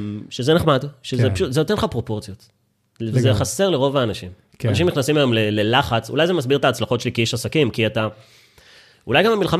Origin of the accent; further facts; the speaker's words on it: Herzliya, Tel Aviv District, Israel; אני גדלתי בהרצליה, אחי.